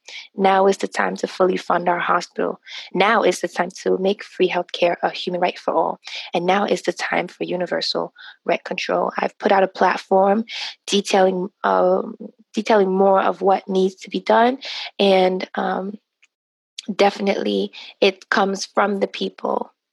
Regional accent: Brooklyn, New York, United States; I am 31 years old. I was born and raised here in Brooklyn and in Crown Heights, and I actually still live in the same apartment I grew up in. I come from Haitian American parents.

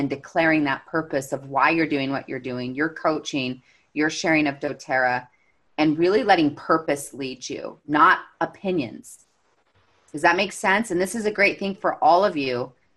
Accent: Missouri, United States; I'm from Missouri.

